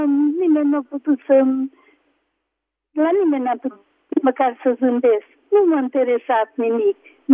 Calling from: Oaș, Satu Mare County, Romania

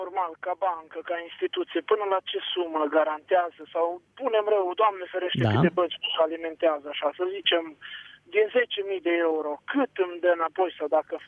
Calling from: Suceava, Suceava County, Romania; Bună seara, bună seara, vă sunt de la Suceava

